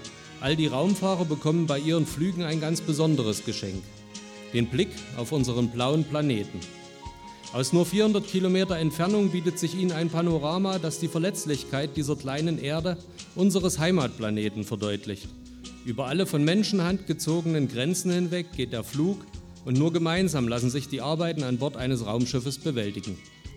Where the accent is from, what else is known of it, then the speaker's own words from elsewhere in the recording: Morgenröthe-Rautenkranz, Saxony, Germany; born there; 1998 habe ich selbst aus meinem Geburtsort Meuckenröde-Rautenkranz im Vogtland mit einem kleinen Handfunkgerät Kontakt zur damaligen Raumstation Mir bekommen.